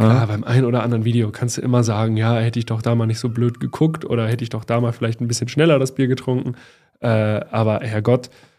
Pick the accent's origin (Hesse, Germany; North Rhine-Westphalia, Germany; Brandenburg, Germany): North Rhine-Westphalia, Germany; Düsseldorf; ich bin ja in Düsseldorf in der Großstadt aufgewachsen